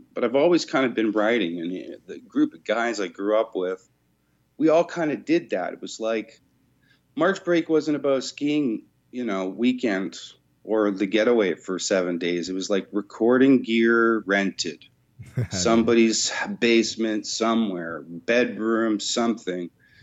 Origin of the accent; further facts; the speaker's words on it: Ontario, Canada; Oh, man, I'm from Ontario. I'm a Canadian, a Canuck.